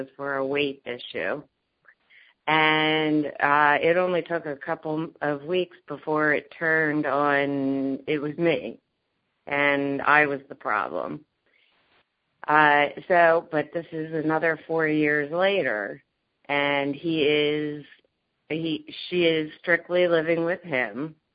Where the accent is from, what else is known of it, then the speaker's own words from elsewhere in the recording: Wilmington, Delaware, United States; I'm from Wilmington, Delaware.